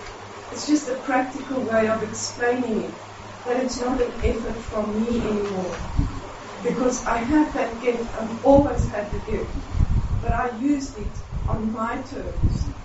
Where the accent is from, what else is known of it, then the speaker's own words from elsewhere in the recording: South Africa; I'm from South Africa.